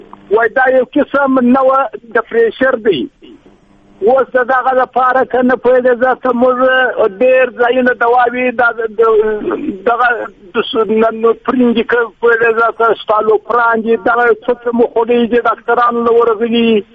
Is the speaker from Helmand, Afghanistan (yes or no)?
no; Kandahar, Afghanistan; now in Quetta, Pakistan; زه د افغانستان د کندهار یم.